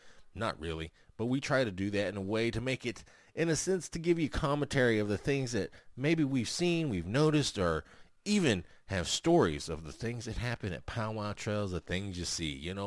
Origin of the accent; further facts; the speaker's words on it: Oklahoma, United States; That's right. I'm a Native American. I'm from the Kiowa tribe of Oklahoma.